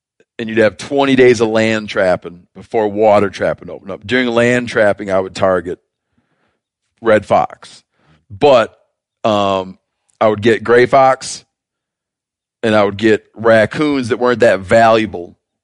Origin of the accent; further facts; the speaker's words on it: Michigan, United States; So I grew up trapping in Michigan.